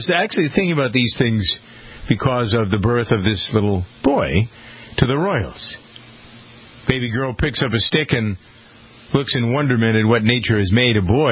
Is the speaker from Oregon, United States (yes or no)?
no; Framingham, Massachusetts, United States; Got one of them in my hometown of Framingham.